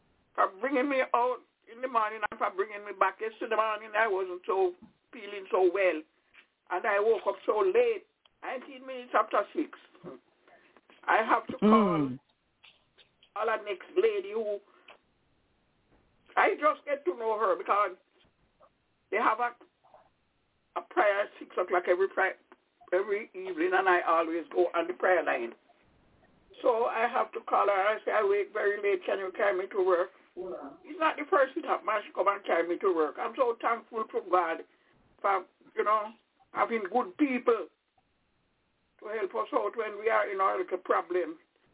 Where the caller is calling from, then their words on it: Albany, New York, United States; I'm calling from Albany in New York.